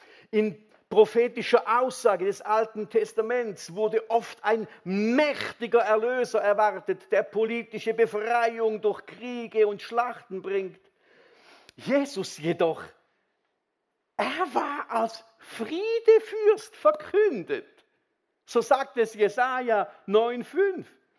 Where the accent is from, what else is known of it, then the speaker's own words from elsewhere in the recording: Switzerland; Ich bin im Kreutensberg aufgewachsen. Die Mentalität von uns Kreutensberger ist sehr schweizerisch und sehr eng.